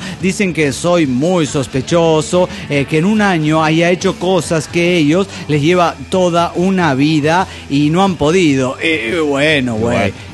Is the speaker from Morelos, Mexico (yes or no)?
no; Mexico City, Mexico; Yo soy chilanga, nací y crecí en el DF. Mi domador es de Jalisco y mi mami es de Guerrero, pero mis hermanos y yo somos del defectuoso